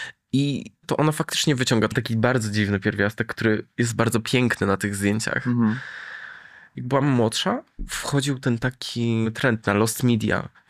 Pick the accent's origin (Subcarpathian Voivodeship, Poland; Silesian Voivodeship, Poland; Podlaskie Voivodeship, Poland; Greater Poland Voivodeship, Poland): Silesian Voivodeship, Poland; A ja uważam, że jestem prosta działka ze Śląska, co nie?